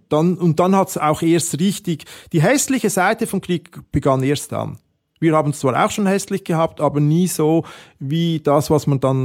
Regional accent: Switzerland; ich hätte nie gedacht als Schweizer, dass ich mal in so eine Situation komme. Gebe ich offen zu. Ich bin total behütet aufgewachsen.

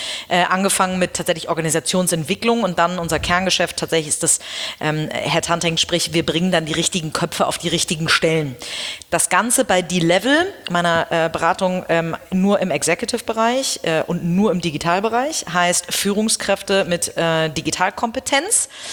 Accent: Hamburg, Germany; Ich selber bin in Hamburg im UKE geboren, bin hier aufgewachsen, zur Schule gegangen, habe hier studiert und hier meine Firma gegründet. Das heißt, ich bin aus Hamburg eigentlich nie ganz weggekommen.

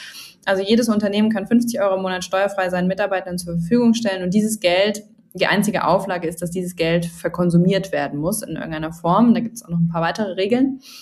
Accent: Hesse, Germany; now in Munich, Germany; ich komme eigentlich aus dem Rhein-Main-Gebiet und bin dann für eine andere Gründungsidee nach München gekommen vor 5,5 Jahren

